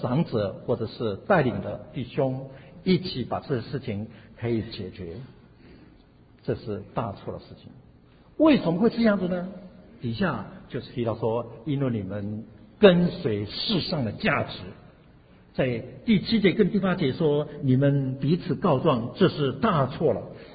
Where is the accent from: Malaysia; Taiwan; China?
Taiwan; 我从台湾来，我从台湾的乡下过来